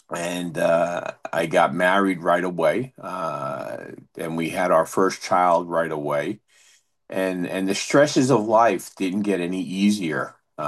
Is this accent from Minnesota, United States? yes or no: no; New York City, New York, United States; being a chubby kid, as a growing up in the Bronx.